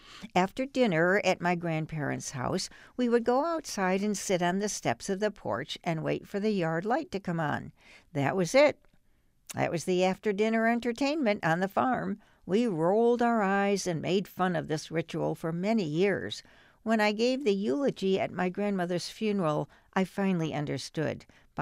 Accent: Clearwater, Kansas, United States; I am a fifth-generation Kansan. I grew up in a small town near a bigger city, Clearwater, Kansas. My hometown is an easy drive from Wichita.

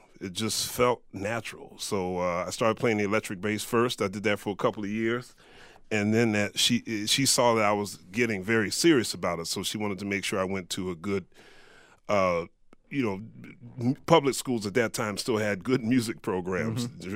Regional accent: Philadelphia, Pennsylvania, United States; I grew up in Philadelphia, and every Thanksgiving I would watch, you know, my grandparents, my great uncles, my great aunts sit around playing pinochle

